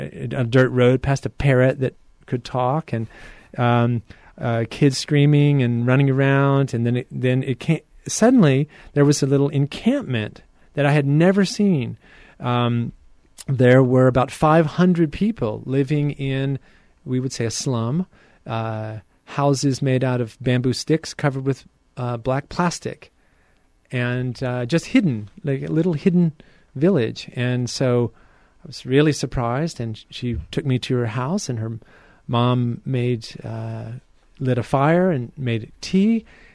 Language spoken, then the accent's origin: English; United States; Maybe it has a little bit to do with, you know, being an American where we always want to do things about what we believe in.